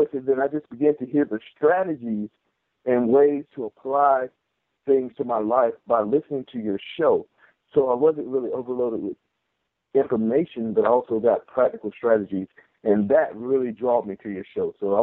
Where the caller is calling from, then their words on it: Fort Drum, New York, United States; I am calling from cold New York, right off of Lake Ontario. I am at Fort Drum, New York, about 30 miles from Canada.